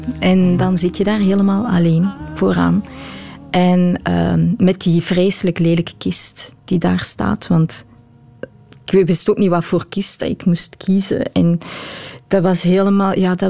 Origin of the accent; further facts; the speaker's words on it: Belgium; Ik blijf een Belg.